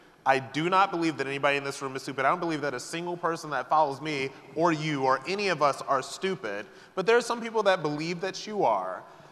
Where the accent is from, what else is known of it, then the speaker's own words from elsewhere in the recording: New York, United States; I'm from New York.